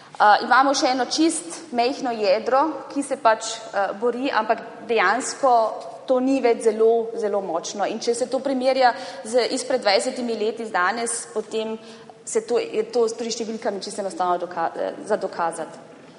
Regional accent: Carinthia, Austria; s tem, da se jaz deklariram, da sem koroška Slovenka, sem padla iz procesa selekcije in me enostavno ne zaposlijo.

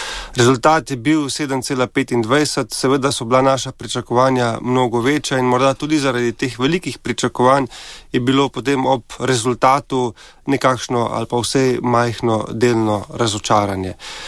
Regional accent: Zgornji Tuhinj, Central Slovenia, Slovenia; prihajam iz Tuhinjske doline, to je del občine Kamnik, konkretno iz kraja Zgornji Tuhinj, kjer imamo cerkev Marije v Nebovzete, tudi neko, rečemo temu, manjše romarsko središče, vse mi ga tako dojemamo. Torej sem iz vasi, odraščal sem na vasi

